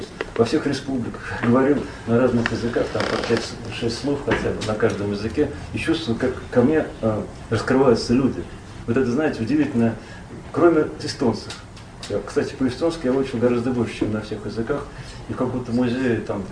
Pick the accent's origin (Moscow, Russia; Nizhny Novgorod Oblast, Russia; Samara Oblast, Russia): Moscow, Russia; Я ему по-эстонски ответил, я из Москвы.